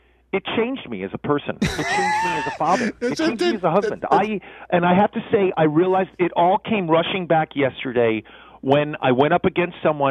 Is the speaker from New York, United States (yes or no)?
yes; New York, United States; I am from New York